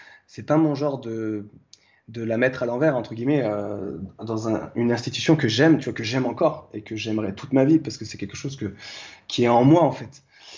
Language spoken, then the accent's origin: French; Lyon, Auvergne-Rhône-Alpes, France; now in Paris, France; Moi, je venais de Lyon pour être pompier de Paris.